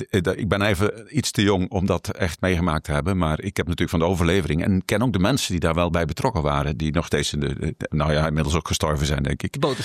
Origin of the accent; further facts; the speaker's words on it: Zeeland, Netherlands; Maar goed, ik ben in Zeeuws-Vlaanderen geboren. Mijn vader is naar Zeeuws-Vlaanderen gegaan. En daar ben ik opgegroeid in een middenstandsgezin.